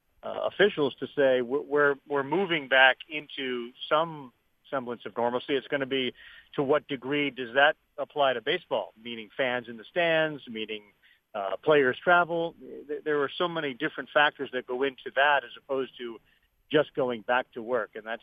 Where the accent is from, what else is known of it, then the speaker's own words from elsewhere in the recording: New England, United States; Well, I grew up in New England, so I was a Boston sports fan. I was born in 65.